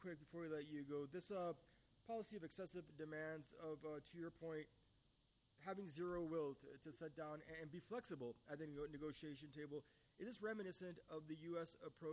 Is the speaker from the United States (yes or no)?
no; Shiraz, Fars, Iran; joining us from my hometown of Shiraz